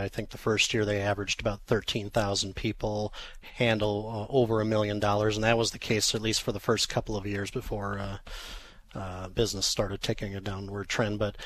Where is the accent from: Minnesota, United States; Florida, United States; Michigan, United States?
Minnesota, United States; St. Paul; I'm from the Twin Cities originally, St. Paul, Minnesota.